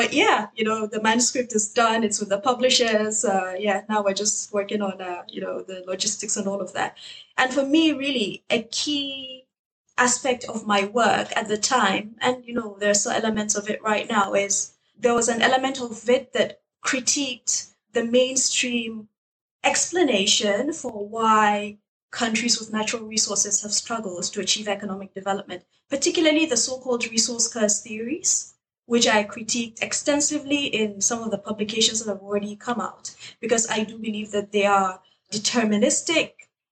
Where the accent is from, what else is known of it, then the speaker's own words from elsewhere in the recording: Northern Nigeria, Nigeria; Yes, so I'm originally from Nigeria, from Northern Nigeria.